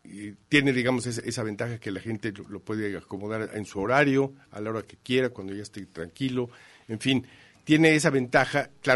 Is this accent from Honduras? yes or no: no; Mexico City, Mexico; born there; Nací en la Ciudad de México.